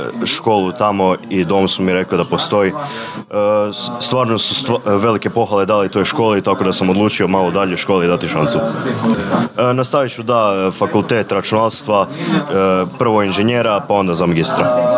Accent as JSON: {"language": "Croatian", "town": "Potpićan", "region": "Istria County", "country": "Croatia", "said": "dolazim evo iz Potpična"}